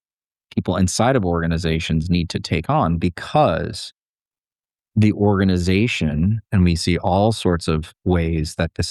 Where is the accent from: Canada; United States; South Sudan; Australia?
United States; Portland, Oregon; I'm from Portland, Oregon.